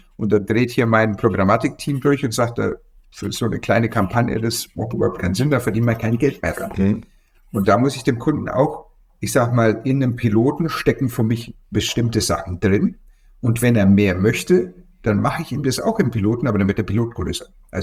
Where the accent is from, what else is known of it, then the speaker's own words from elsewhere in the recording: France; Also ich bin aus Frankreich